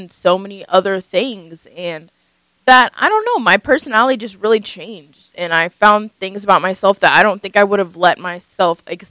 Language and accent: English; Athens, Texas, United States; I'm from Athens, Texas.